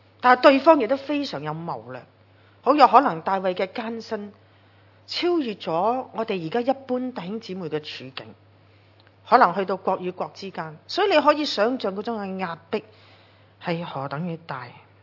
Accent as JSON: {"language": "Cantonese", "country": "Hong Kong", "said": "我哋香港人好心猿意马噶"}